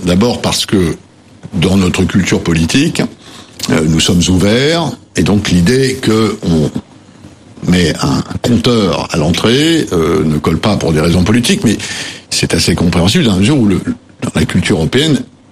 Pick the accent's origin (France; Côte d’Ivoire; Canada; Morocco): France; Normandy; chez moi, en Normandie, des noms de Polonais ou de Flamands, il y en a partout.